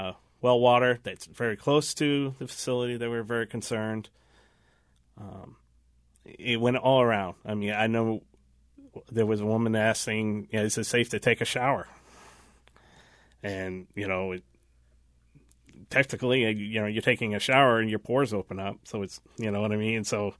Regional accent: Manchester, New Hampshire, United States; now in Merrimack, United States; You know, and we came from Manchester.

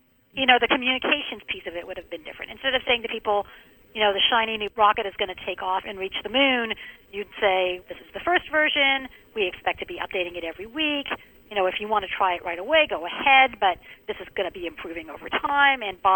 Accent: Canada; now in United States; In fact, I'm Canadian. I didn't even become a U.S. Oh, now I'm American, but I was Canadian, and I didn't become a U.S. citizen until 2001.

